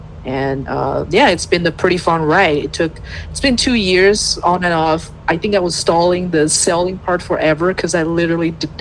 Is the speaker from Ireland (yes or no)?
no; China; I'm from China.